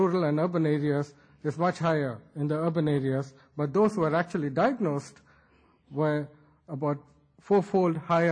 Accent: Chennai, Tamil Nadu, India; this is data from Chennai, my hometown in India

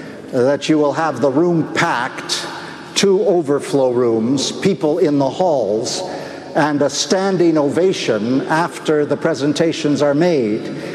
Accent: Canada; and I'm a Canadian

